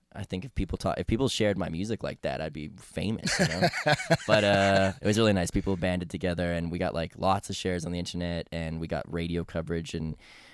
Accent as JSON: {"language": "English", "town": "Edmonton", "region": "Alberta", "country": "Canada", "lives_now": "Montreal, Canada", "said": "I'm originally from Edmonton, Alberta, and as is Josh, our guitar player in the band right now"}